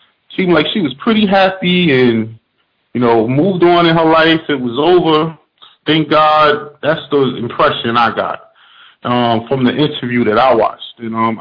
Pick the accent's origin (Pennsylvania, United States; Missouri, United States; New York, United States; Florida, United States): New York, United States; from New York.